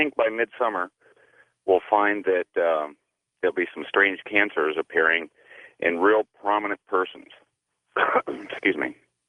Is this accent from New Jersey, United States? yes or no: no; Riverside, California, United States; I'm from Riverside, California.